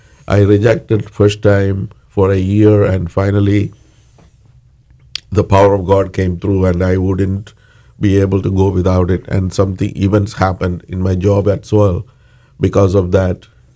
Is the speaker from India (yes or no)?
yes; southern India, India; English is a second language; I'm originally from India